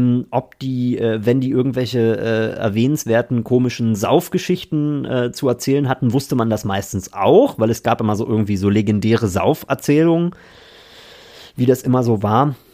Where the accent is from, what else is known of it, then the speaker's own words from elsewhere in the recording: Goslar, Lower Saxony, Germany; ich bin ja aufgewachsen so in Goslar Altstadt. Die Goslarer Altstadt ist UNESCO-Weltkulturerbe mit vielen Fachwerkhäusern.